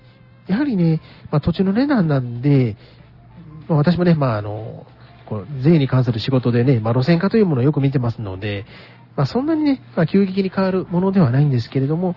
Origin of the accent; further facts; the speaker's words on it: Kashiwa, Chiba, Japan; 私の地元の、まあこれ、柏なんですけど